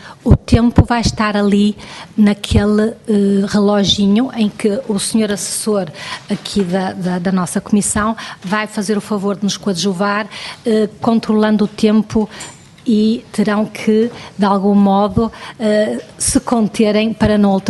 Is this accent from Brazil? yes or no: no; Viana do Castelo, Portugal; Eu sou natural de Viana do Castelo e fui eleita pelo Círculo Eleitoral de Viana do Castelo.